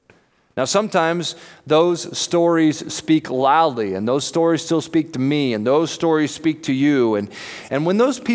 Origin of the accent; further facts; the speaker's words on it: Oregon City, Oregon, United States; born there; I was born in Oregon City, Oregon.